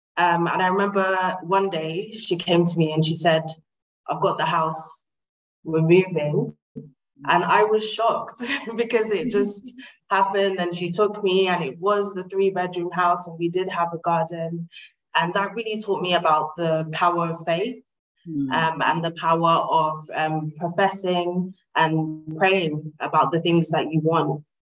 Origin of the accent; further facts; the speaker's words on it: London, United Kingdom; so I grew up here in East London.